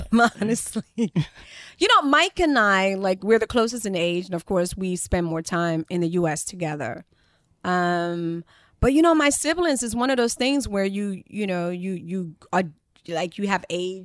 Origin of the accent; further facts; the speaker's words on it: Liberia; when we were growing up in Liberia, like if your house didn't have TV, of course you go to your friends to watch TV